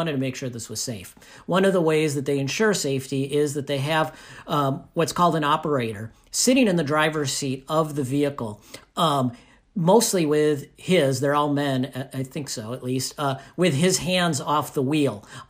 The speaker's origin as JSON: {"language": "English", "region": "Minnesota", "country": "United States", "tie": "born or raised there", "said": "I grew up in Minnesota. I learned to drive on snowy, icy roads."}